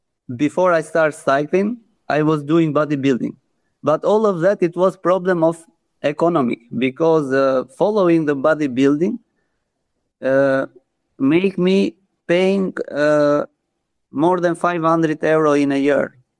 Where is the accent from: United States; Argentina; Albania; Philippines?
Albania; Tirana, Tirana County; English is a second language; I am born from Tirana, and my origin is from Tirana.